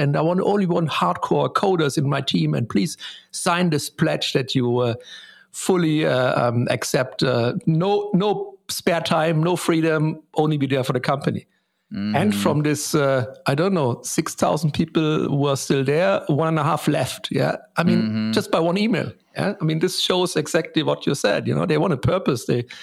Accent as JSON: {"language": "English", "region": "East Germany", "country": "Germany", "tie": "born or raised there", "said": "When I grew up, I mean, I grew up in East Germany, you know, and we didn't even have a phone at home."}